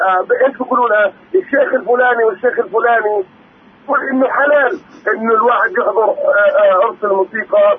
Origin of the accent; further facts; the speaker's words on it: Triangle, Israel; من مثلث إن شاء الله